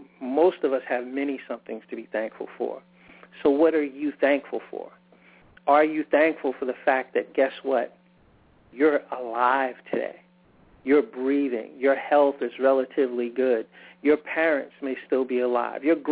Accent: New York, United States; We're originally from New York, so we're used to a lot of people and used to a lot of unusual things

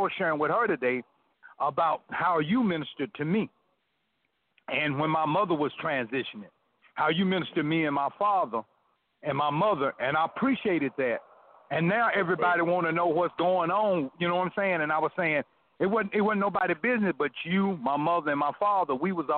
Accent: Tennessee, United States; And where I was raised at in Tennessee in Dixon County, it wasn't sisters

